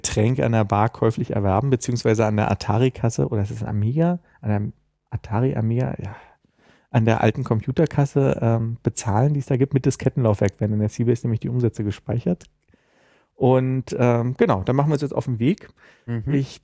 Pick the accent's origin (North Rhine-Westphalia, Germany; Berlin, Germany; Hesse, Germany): Berlin, Germany; Ich mich auch als Berliner.